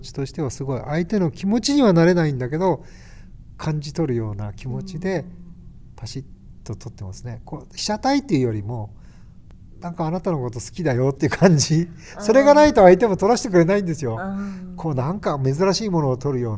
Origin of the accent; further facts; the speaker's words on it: Kushiro, Hokkaido, Japan; 地元釧路の高校生とか、